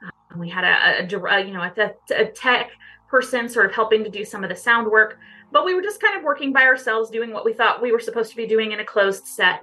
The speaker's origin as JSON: {"language": "English", "town": "Concordia", "region": "Kansas", "country": "United States", "tie": "born or raised there", "lives_now": "Concordia, United States", "said": "But Concordia is my hometown. Went away after I graduated from high school, went back east and went to school in a couple of different locations and kind of worked my way across. And kind of ended up trickling back to Concordia, back to my hometown as an adult"}